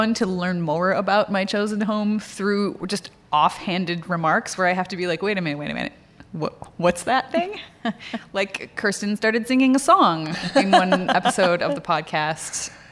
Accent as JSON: {"language": "English", "region": "Wisconsin", "country": "United States", "said": "I come from Wisconsin, so I also have a very deep and powerful relationship with snow."}